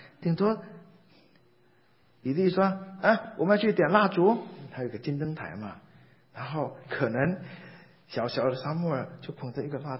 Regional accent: China; 我中国人的说法，父不父子不子，这样的家庭。

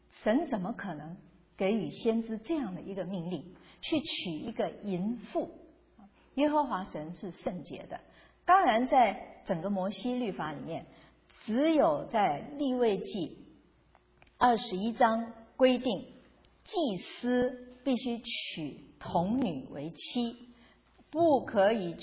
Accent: China; 不是这个我们中国人的传统啊

